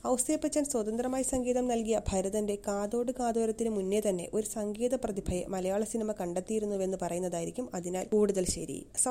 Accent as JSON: {"language": "Malayalam", "town": "Ollur", "region": "Kerala", "country": "India", "tie": "born or raised there", "said": "ജനിച്ചു വളർന്ന ഒല്ലൂരിലെ ഞങ്ങളുടെ ഇടവകയിലെ അച്ഛൻ എനിക്കൊരു വയലിൻ സമ്മാനമായി തന്നു. അങ്ങനെ പള്ളിയിലെ മ്യൂസിക്കൽ ട്രൂപ്പിൽ അംഗമായി, പിന്നീട് ഒല്ലൂരിലും തൃശൂരിലുമുള്ള പല ഗായക സംഘങ്ങളിലും വയലിനിസ്റ്റായി പ്രവർത്തിച്ചു."}